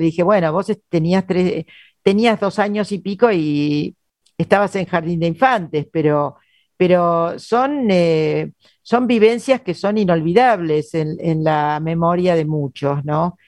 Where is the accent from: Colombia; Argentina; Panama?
Argentina; el tema de la soberanía es absolutamente esencial a nuestra identidad, como argentinos